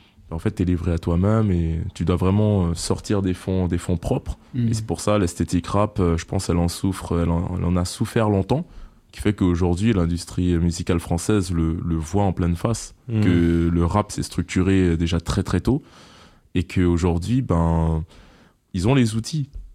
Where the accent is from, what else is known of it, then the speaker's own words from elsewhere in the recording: French Guiana; Parce que moi, je viens de la Guyane, donc c'est encore un autre schéma, les Outre-mer.